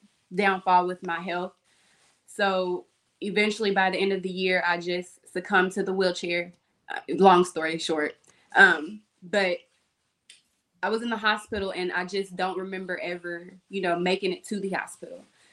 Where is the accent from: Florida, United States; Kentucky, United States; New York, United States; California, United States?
Kentucky, United States; Cave City; now in Louisville, United States; I am from Cave City, Kentucky, but I reside in Louisville, Kentucky.